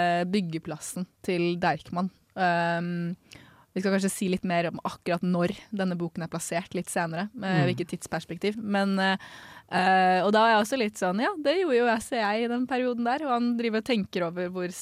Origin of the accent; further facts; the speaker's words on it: Oslo, Norway; den gaten jeg har vokst opp i Oslo, rett ved NRK-bygget.